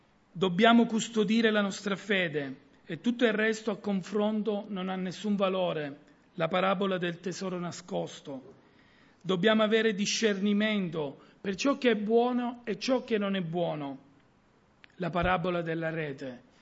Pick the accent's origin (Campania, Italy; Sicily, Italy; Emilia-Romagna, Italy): Sicily, Italy; Syracuse; ne vengo dalla città di Siracusa dove c'è molto la pesca.